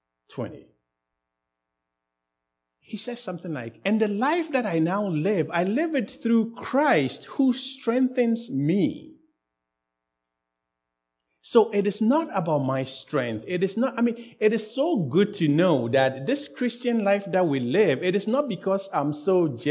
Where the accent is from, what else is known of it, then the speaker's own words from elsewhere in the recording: Ghana; born there; It's not because I was born in Ghana that I am so good.